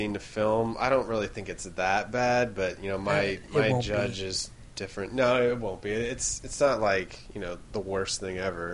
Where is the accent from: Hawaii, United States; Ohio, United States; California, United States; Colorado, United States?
California, United States; Ripon; growing up in Ripon, the end of this month is Almond Blossom.